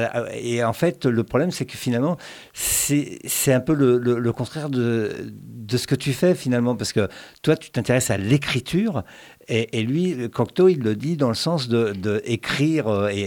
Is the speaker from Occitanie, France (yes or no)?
yes; Occitanie, France; alors que avec mon accent, effectivement, ça ne le fait pas trop quand je dis chez nous dans le Languedoc.